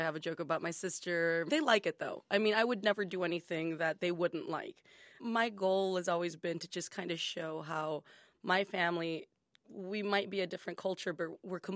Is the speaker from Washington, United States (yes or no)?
no; Texas, United States; I grew up in South Texas, and a lot of the kids that I went to school with, over half of them, were from migrant farm working families.